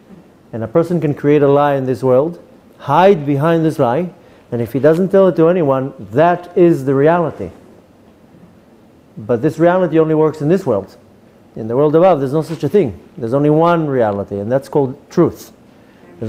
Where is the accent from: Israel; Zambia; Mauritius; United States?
Israel; My English is good, Baruch Hashem. My mother's Australian, so I grew up talking in English. Even though I grew up in Eretz Yisrael, I grew up speaking English, and I lived here for 17 years.